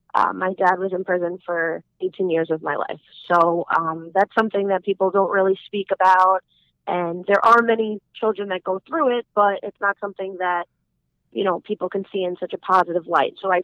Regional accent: Staten Island, New York, United States; I'm Italian. I grew up Italian, so it kind of tries to show the stereotype of growing up in Staten Island, being an Italian, Brooklyn, and growing up there.

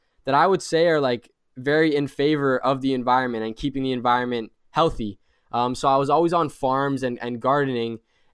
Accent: Ontario, Canada; So I'm 18 years old. I'm from Canada, just outside of Toronto, which is the major city.

